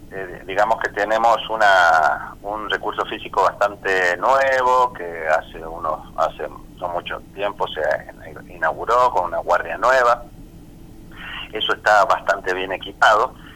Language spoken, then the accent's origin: Spanish; Tupungato, Mendoza, Argentina; Yo soy oriundo de Tupungato, estuve 20 años en ese hospital